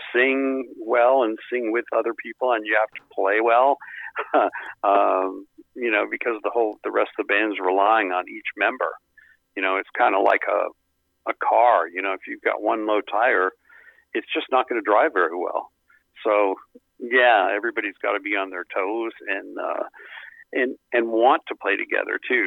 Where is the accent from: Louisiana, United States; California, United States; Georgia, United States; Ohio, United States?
California, United States; I grew up in California, so it was not a big bluegrass area where I lived.